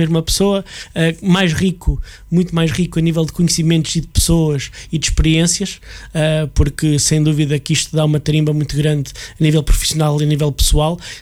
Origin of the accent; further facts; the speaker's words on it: Cortém, Portugal; eu... sigo o presépio da minha aldeia, que é o de Cortém